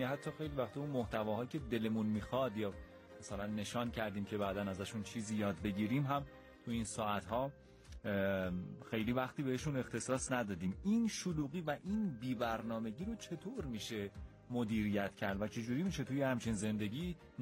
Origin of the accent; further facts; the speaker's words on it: Hamadan, Iran; ولی همدان ما که تا منفی 2 درجه هم رکورد زد در همین شبانه روزی که سپری